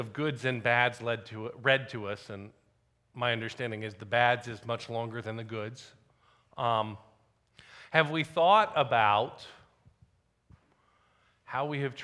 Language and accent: English; North Carolina, United States; Growing up in North Carolina, we went down to the beach most years